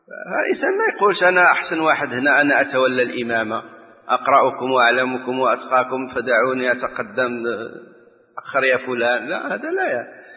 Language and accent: Arabic; Morocco; احنا عندنا في المغرب ممكن واحد حياته كلها في النيابة